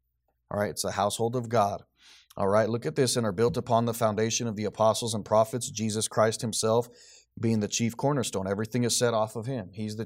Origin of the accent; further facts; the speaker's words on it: Roswell, New Mexico, United States; Okay, now I grew up in Roswell. I was born in Roswell.